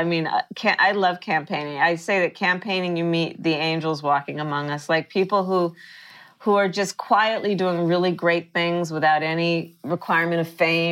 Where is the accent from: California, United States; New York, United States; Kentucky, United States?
California, United States; Oakland; born there; I mean, Giants, but A's, you know, I was born in Oakland.